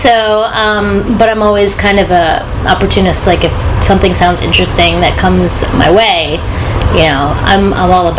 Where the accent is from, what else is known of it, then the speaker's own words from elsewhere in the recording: Philadelphia, Pennsylvania, United States; I'm a Philly girl.